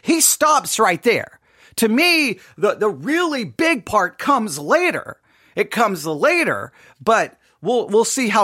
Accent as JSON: {"language": "English", "region": "Texas", "country": "United States", "tie": "born or raised there", "said": "Now I did grow up in West Texas."}